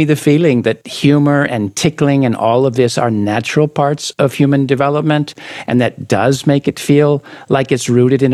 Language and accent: English; California, United States; even though she grew up in West Bengal in India, and I grew up in California.